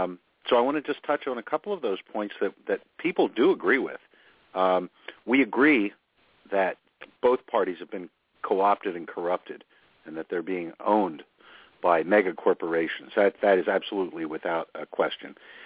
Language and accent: English; Philadelphia, Pennsylvania, United States; I grew up in Philadelphia, and I was a progressive, very strong.